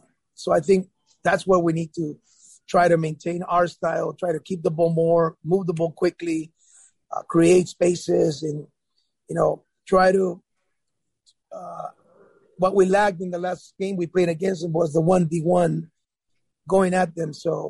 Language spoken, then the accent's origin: English; El Salvador; The only advantage I had is that I'm from El Salvador, so I know them very well.